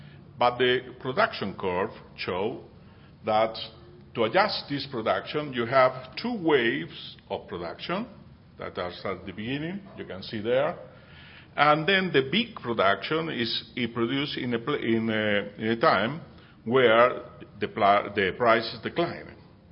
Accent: Chile; English is a second language; now in United States; I am from Chile.

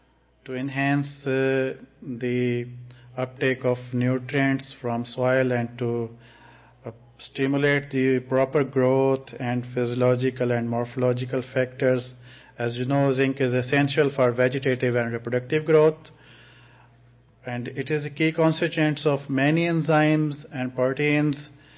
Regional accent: Pakistan; English is a second language; I'm from Pakistan.

